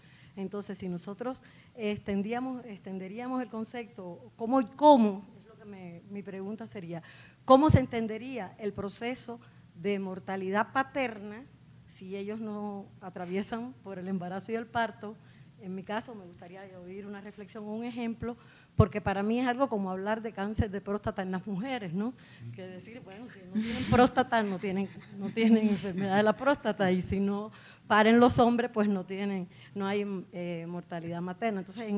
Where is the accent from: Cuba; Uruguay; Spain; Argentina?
Cuba; y soy cubana